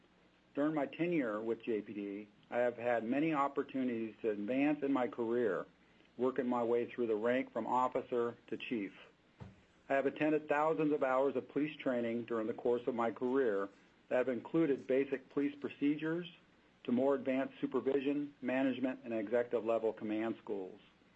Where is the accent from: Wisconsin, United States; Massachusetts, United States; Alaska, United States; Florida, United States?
Alaska, United States; Sitka; now in Juneau, United States; I was born and raised in Sitka, Alaska